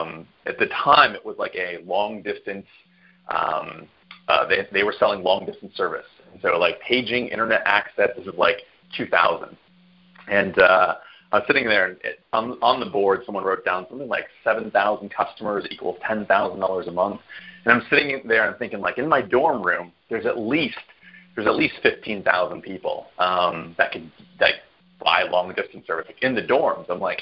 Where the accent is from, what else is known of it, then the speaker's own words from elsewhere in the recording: San Francisco, California, United States; also born or lived in San Diego; I grew up in San Francisco, California. I ended up going to school down in San Diego.